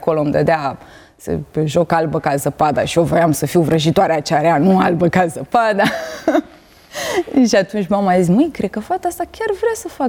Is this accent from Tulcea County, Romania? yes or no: yes; Tulcea, Tulcea County, Romania; Eu sunt din Tulcea